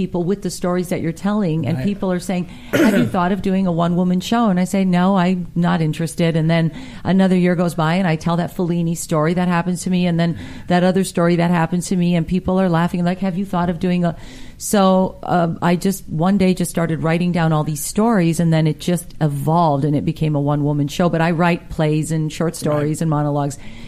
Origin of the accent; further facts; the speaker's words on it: Thunder Bay, Ontario, Canada; born there; I was born in a little city called Thunder Bay. It was called Port Arthur when I was born there.